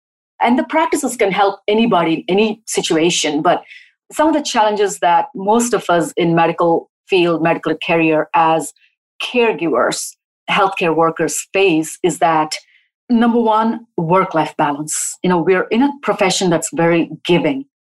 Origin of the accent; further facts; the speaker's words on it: South India, India; born there; As a kid, I was born in South India in a nice family, cozy, small family with large friends and extended family.